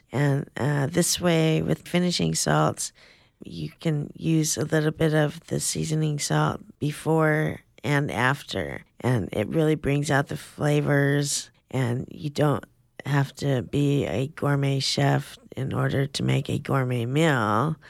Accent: Blue Lake, California, United States; I'm from Blue Lake originally.

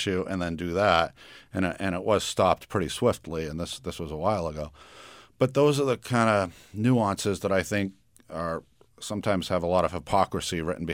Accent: Somersworth, New Hampshire, United States; we had an ordinance passed in my hometown of Somersworth

